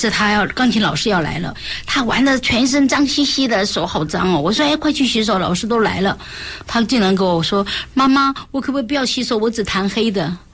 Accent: China; 你不会伸手不打笑脸人，我们中国人还是有这样说的嘛。

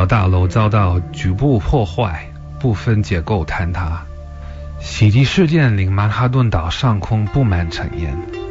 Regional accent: Pennsylvania, United States; 而第四架被劫持飞机在我老家宾夕法尼亚州坠毁。

